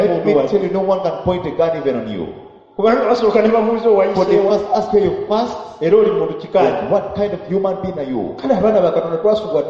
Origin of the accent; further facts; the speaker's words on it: Uganda; I'm from Uganda.